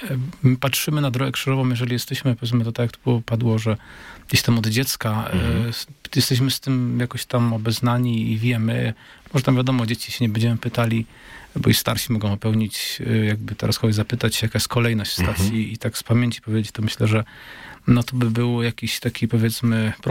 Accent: Czarnowąsy, Opole Voivodeship, Poland; Pochodzę z takiej parafii, parafia Czarnowąsy

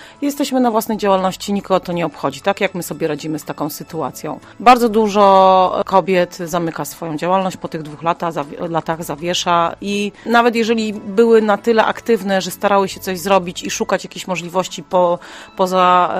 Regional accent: Opole Voivodeship, Poland; jestem ze wsi podopolskiej

